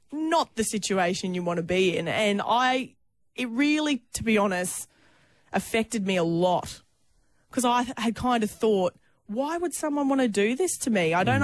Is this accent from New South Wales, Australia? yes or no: no; Stanthorpe, Queensland, Australia; And I was going to a high school back in my hometown in Stanthorpe.